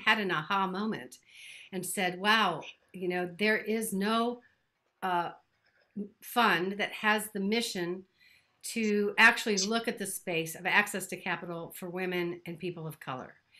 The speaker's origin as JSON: {"language": "English", "town": "New Orleans", "region": "Louisiana", "country": "United States", "tie": "born or raised there", "said": "My 1940s July 4th dress from the New Orleans World War II Museum, my hometown."}